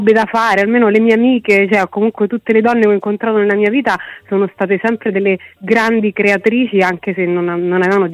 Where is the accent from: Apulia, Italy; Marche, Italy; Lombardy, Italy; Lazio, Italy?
Lazio, Italy; Velletri; qui del mio paese, di Velletri, nella mia città